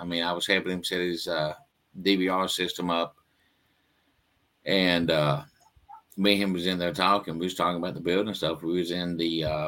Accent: Appalachia, United States; It's like, well, babe, you know, we moved up to the north. I was raised up in the Appalachian Mountains.

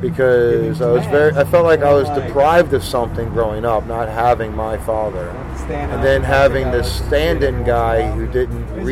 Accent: Chalmette, Louisiana, United States; Because I've been in a million fights. I grew up in Chalmette, dude.

